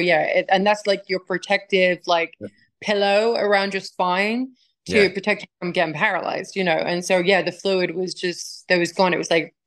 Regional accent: England, United Kingdom; now in United States; That's such a big deal, a 90,000 cap stadium over there in my home country.

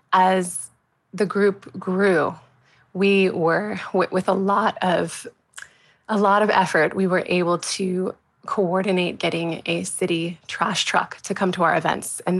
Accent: Midwest, United States; also born or lived in Brooklyn; now in Los Angeles, United States; And I'm originally from the Midwest. I also spent a long time living in Brooklyn. And when I moved to LA, I really yearned for more of a sense of community.

